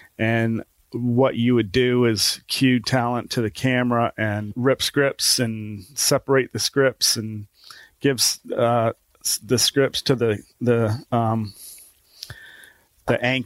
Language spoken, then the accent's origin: English; Newark, Ohio, United States; I'm from Newark, Ohio.